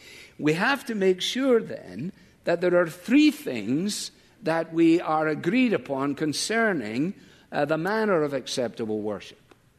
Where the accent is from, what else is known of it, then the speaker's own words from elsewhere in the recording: Scotland, United Kingdom; when I grew up in Scotland